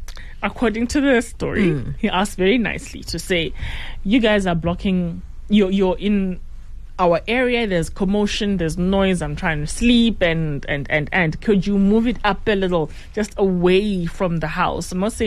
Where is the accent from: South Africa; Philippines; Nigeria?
South Africa; as South African citizens, I hope there's a lot of cops listening here, as African citizens, we are permitted to ask what is happening and for you to tell us what's happening.